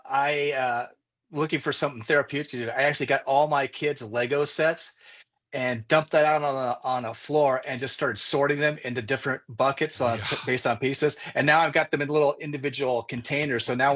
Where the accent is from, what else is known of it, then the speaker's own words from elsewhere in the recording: Indiana, United States; also born or lived in Illinois / Germany; No, I was born and raised in the Midwest. So, born in Illinois, grew up in Indiana.